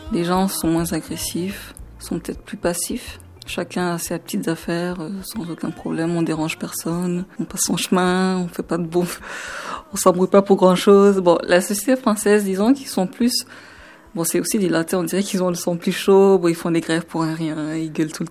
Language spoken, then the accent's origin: French; Mali; now in Canada; je viens du Mali, je suis au Canada depuis mai 2009, donc ça en fait juste un an et quelques mois.